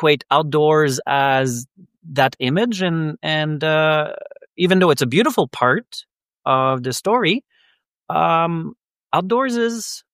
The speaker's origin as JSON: {"language": "English", "region": "Quebec", "country": "Canada", "second_language": "English", "said": "I am from Quebec."}